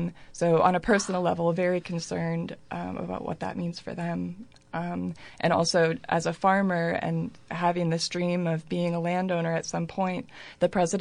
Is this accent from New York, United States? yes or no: no; Ames, Iowa, United States; I grew up in Ames and went to University of Iowa. I came back a few years ago.